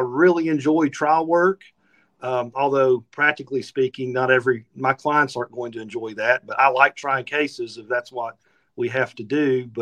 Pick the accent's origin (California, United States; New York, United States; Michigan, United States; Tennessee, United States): Tennessee, United States; Red Bank; So, Scott, I'm from Red Bank. I grew up in Red Bank. I went to Red Bank High School.